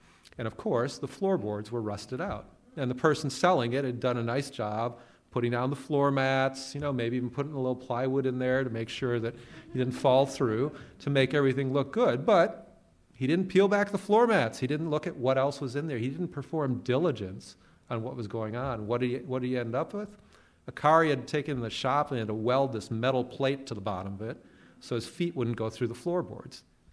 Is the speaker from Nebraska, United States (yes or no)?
no; Minnesota, United States; I remember a kid in high school when I grew up in Minnesota